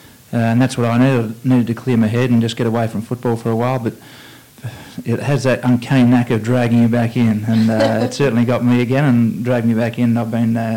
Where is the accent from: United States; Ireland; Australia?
Australia; Adelaide, South Australia; I'm from Adelaide, South Australia.